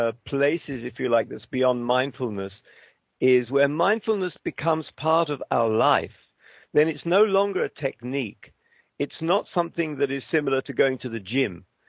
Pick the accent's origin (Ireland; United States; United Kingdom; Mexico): United Kingdom; I'm British.